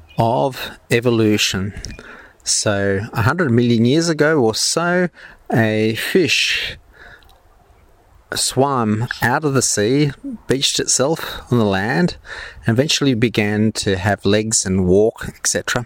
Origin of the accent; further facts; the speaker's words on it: Australia; accent: Australian; Forgive my French accent, there's none. There is no French accent. My Australian accent has completely.